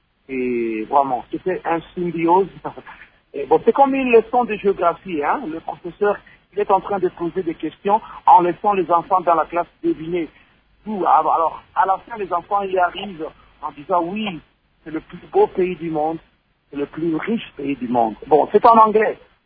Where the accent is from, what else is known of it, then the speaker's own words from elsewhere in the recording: Kisangani, Tshopo, DR Congo; also born or lived in Matadi; Moi, je suis fils du Congo. Je suis de Kisangani. Je suis un Lokele. Je parle Swahili. Mais Dieu m'a fait grâce de vivre du côté du Bas-Zaïre. Donc, j'ai vécu à Matadi.